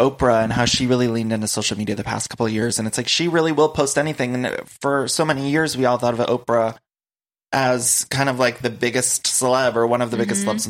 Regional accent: Ohio, United States; And I think like growing up in Ohio, I would have never thought I had any sort of opportunity to communicate with these people.

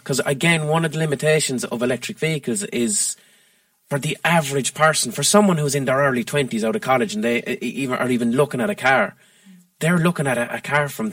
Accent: Ireland; we as Irish people who put a diaspora all around the world are now going to try and use our cultural influence to change the world with this St. Patrick's Day thing.

